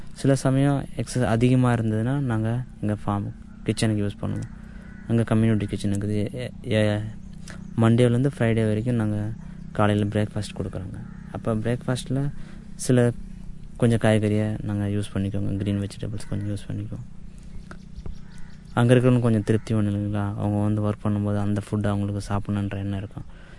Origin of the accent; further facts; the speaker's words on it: Puducherry, India; நான் அங்கே படிக்கிறதுக்கு சரியான ஃபெசிலிட்டிஸில் பாட்டி வீட்டில் வளர்ந்தேன். பாட்டி வீட்டில் வந்து சிட்டி அது பாண்டிச்சேரி.